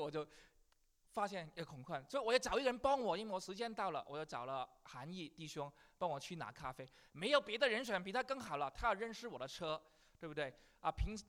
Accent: China; 我们中国人通常怎么讲？

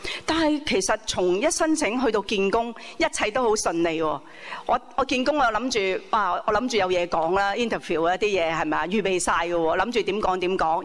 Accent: Hong Kong; 我要作为香港人答应了人，可不可以甩底捞骚的？

